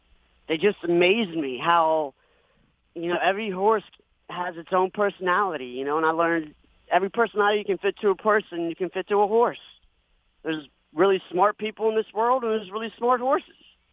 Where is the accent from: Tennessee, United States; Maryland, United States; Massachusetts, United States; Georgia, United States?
Maryland, United States; Silver Spring; I grew up in Silver Spring, Maryland, so there's, you know, Laurel's not too far from Silver Spring, but it's not exactly 10 minutes away.